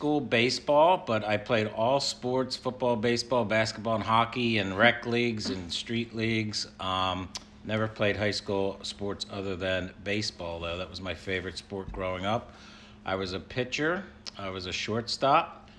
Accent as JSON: {"language": "English", "town": "Bensalem", "region": "Pennsylvania", "country": "United States", "tie": "born or raised there", "said": "I grew up in Bensalem, Pennsylvania, which is the closest suburb north of Philadelphia."}